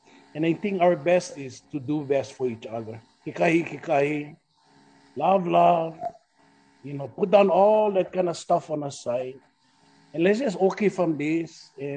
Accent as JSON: {"language": "English", "region": "Hawaii", "country": "United States", "said": "As a Hawaiian, we always find solution."}